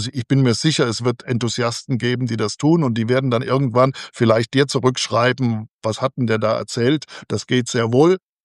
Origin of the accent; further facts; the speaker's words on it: Rhineland-Palatinate, Germany; Ich komme aus dem Westerwald und da gibt es so wunderschöne kleine Straßen.